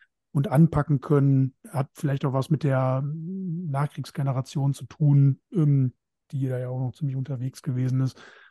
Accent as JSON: {"language": "German", "town": "Krefeld", "region": "North Rhine-Westphalia", "country": "Germany", "tie": "born or raised there", "also_born_or_lived": "Duisburg", "said": "ich bin ja in Krefeld geboren und aufgewachsen, beziehungsweise in Duisburg geboren, in Krefeld dann aufgewachsen. Und das liegt ja am Rande des Ruhrgebiets, so auf der quasi am anderen Rand des Ruhrgebiets."}